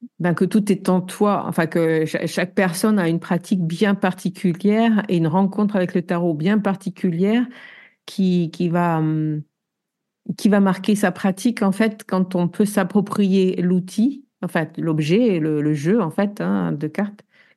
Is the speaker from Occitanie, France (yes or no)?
yes; Toulouse, Occitanie, France; Je suis toulousaine, alors putain, ça me dérange pas du tout, tu vois.